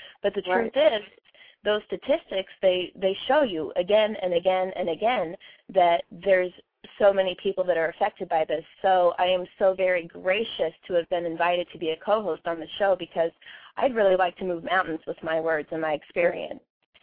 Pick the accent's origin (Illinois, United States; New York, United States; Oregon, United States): Oregon, United States; Portland; I'm from Portland, so it rains here often.